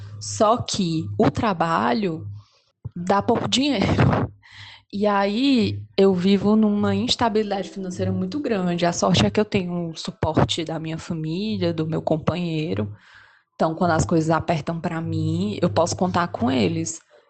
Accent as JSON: {"language": "Portuguese", "town": "Fortaleza", "region": "Ceará", "country": "Brazil", "said": "eu sou de Fortaleza."}